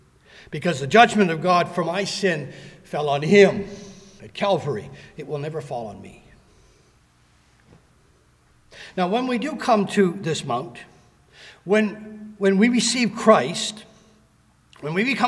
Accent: Canada; I'm a citizen of Canada. I'm a Canadian.

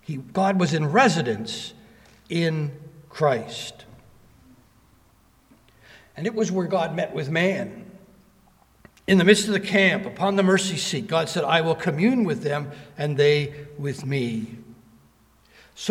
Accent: Canada; In Canada, being a Canadian, the monarchy is still pretty precious to us.

